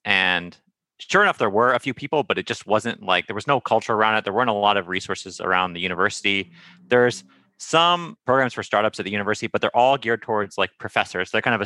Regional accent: Santa Monica, California, United States; I grew up in Santa Monica, so I kind of, you know, feel that distance a lot.

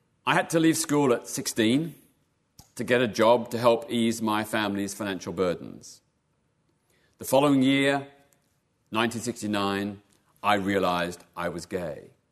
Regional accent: Melbourne, Victoria, Australia; I was born in Melbourne, Australia in 1952. Growing up in a period of illiberal government and anti-communist witch hunts. My parents were conservative, working class, evangelical Christians.

